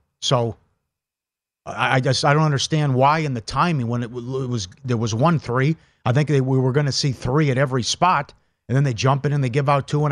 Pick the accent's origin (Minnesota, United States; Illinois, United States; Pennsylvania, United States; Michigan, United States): Minnesota, United States; growing up in Minnesota